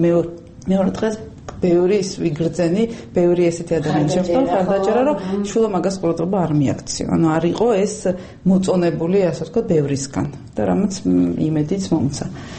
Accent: Adjara, Georgia; მე აჭარიდან ვარ, რეგიონიდან ვარ

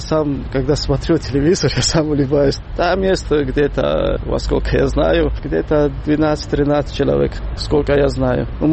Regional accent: Kakheti, Georgia; мы из Панкисского ущелья там не участвуют

